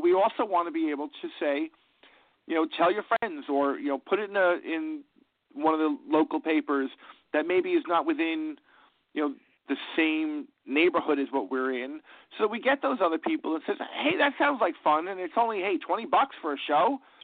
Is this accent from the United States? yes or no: yes; New York, United States; I talk fast. I'm a New Yorker.